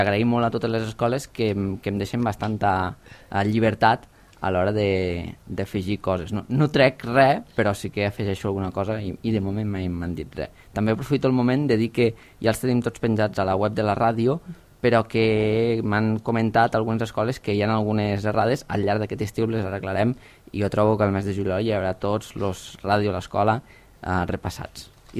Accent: Els Guiamets, Catalonia, Spain; els Guiamets no ho dic, perquè sigui l'escola del meu poble

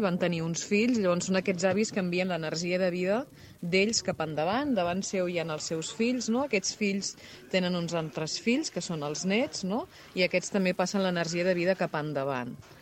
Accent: Mataró, Catalonia, Spain; Jo vinc de Mataró.

